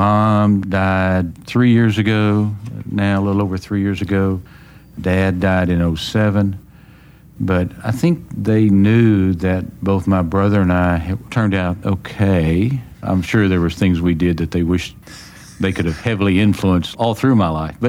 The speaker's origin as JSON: {"language": "English", "town": "Tulia", "region": "Texas", "country": "United States", "tie": "born or raised there", "said": "Growing up in Tulia, you kind of halfway spoke some sort of Spanish. It certainly wasn't grammatically or even King's English Spanish by any means, but went to Denmark and went to a Danish language school where everything was in Danish."}